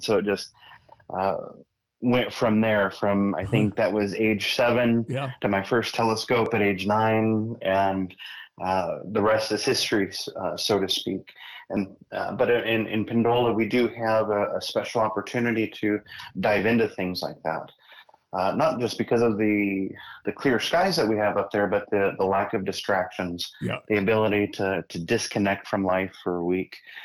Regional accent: Sacramento, California, United States; also born or lived in Placerville / Pollock Pines; I grew up here. I grew up in Sacramento and in the Sierras up in Placerville and Pollock Pines.

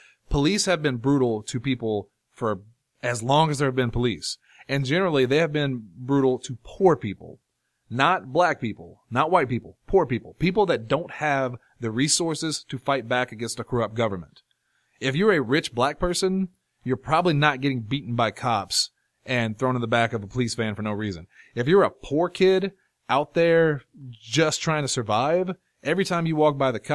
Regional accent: Mound City, Illinois, United States; I myself, growing up in Mound City, Illinois, had been pulled over many times.

